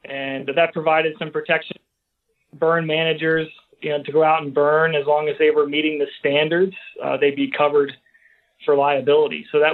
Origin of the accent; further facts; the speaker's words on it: Hummelstown, Pennsylvania, United States; Right outside of Hershey in central Pennsylvania